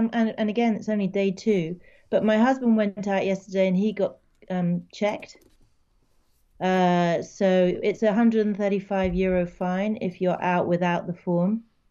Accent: United Kingdom; now in Paris, France; I mean, I'm British, but I live in Paris.

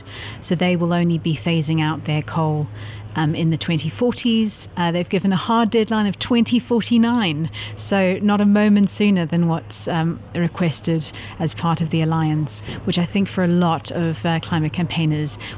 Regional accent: South Africa; my home country, South Africa

